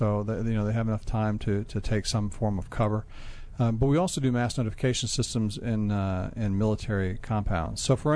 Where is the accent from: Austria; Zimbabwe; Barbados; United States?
United States; Groton, Connecticut; born there; Well, I was born in New England, in Groton, Connecticut.